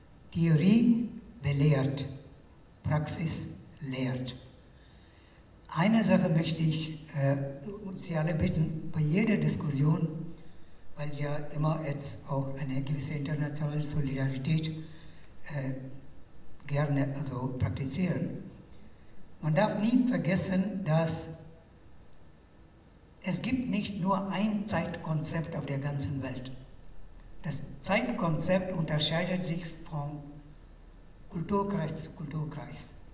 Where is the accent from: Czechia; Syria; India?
India; moved away as an adult; now in Atlanta, United States; ich komme aus Indien und ich bin ein 68er. Ich habe in den 60er Jahren in München studiert, Germanistik und internationale Politik. Dann war ich 32 Jahre lang in Indien Professor für Deutsch. Jetzt seit 15 Jahren lebe ich in den USA in Atlanta.